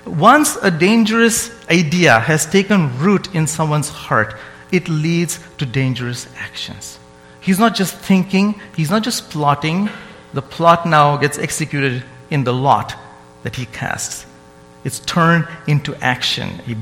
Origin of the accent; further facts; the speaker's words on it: India; As I said, I grew up in India